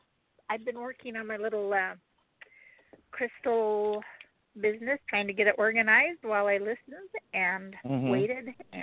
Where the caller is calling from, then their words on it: Utah, United States; I'm calling from Utah.